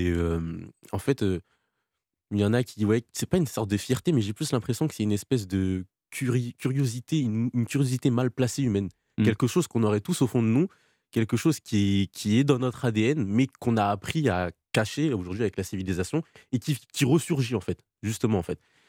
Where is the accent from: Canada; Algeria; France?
France; Bois-Colombes, Île-de-France; Moi, je viens de Bois-Colombes.